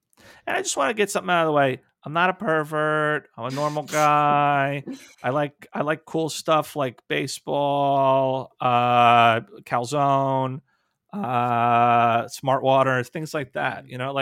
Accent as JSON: {"language": "English", "region": "New Jersey", "country": "United States", "tie": "born or raised there", "said": "Oh, I'm so sorry. I grew up in New Jersey."}